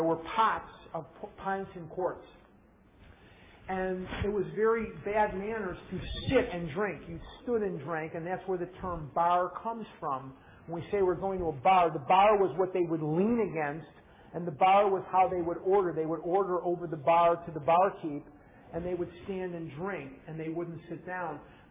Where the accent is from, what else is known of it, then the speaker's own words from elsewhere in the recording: Chicago, Illinois, United States; I'm born and raised in Chicago.